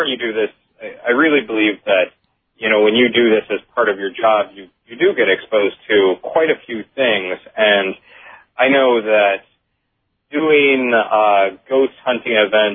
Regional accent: Florida, United States; growing up in Florida, I grew up around these great examples of, the paranormal

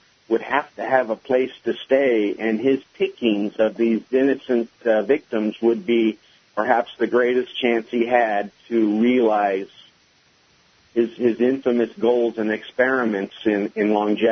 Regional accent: California, United States; Yeah, I'm from California, and I'm in San Diego right now. But, okay. You know, we were a Navy family, Joshua. We moved around a lot, but we always came back to San Diego.

